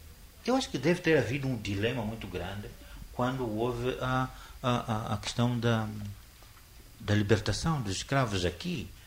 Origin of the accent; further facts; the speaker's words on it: Mozambique; não quero me meter nos problemas brasileiros, sou moçambicano